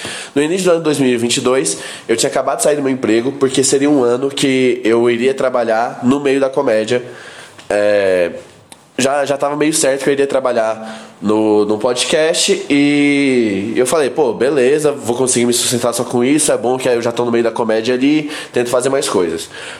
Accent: Goiânia, Goiás, Brazil; eu sou de Goiânia.

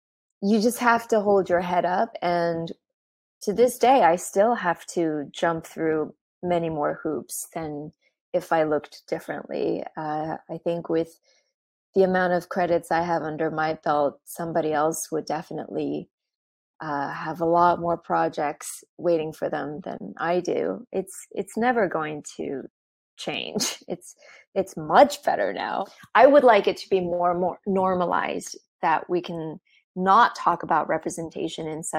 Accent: United States; growing up in America gives you a lot of anxiety, period.

